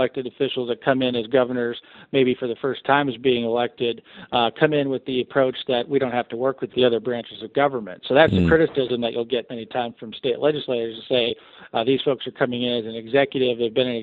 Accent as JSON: {"language": "English", "region": "Michigan", "country": "United States", "said": "Then you have business type governors like Rick Snyder in my home state of Michigan"}